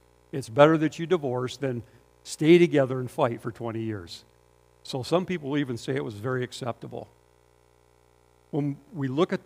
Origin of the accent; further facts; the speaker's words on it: Hastings, United States; I remember growing up in Hastings, we had a drive-in theater, and they used to play Walt Disney movies and everything, right?